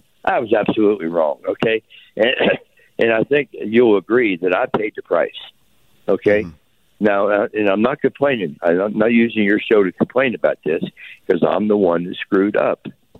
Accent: Cincinnati, Ohio, United States; I'm from Cincinnati, Ohio. I was born 3 miles from Great American Ballpark.

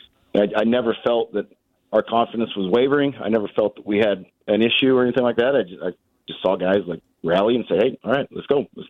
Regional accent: Nickerson, Kansas, United States; So yeah, I grew up in Nickerson, very familiar with the area, very familiar with a lot of the coaches that have been around for a long time.

